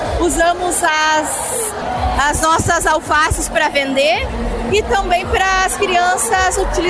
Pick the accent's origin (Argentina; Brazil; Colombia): Brazil; Campos Borges, Rio Grande do Sul; sou professora Então, nós somos de Campos Borges